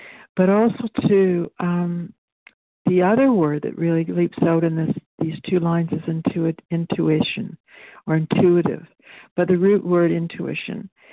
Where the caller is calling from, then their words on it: British Columbia, Canada; I'm calling in from British Columbia, Canada.